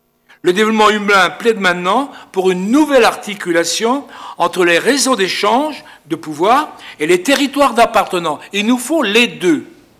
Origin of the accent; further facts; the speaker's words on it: Brittany, France; Moi, je suis de Bretagne.